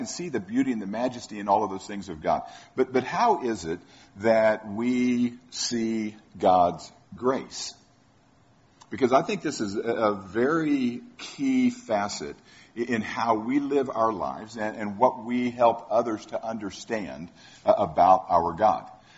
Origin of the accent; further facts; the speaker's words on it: Tampa, Florida, United States; now in Kansas City, United States; we grew up in Tampa, Florida, the lightning capital of the world.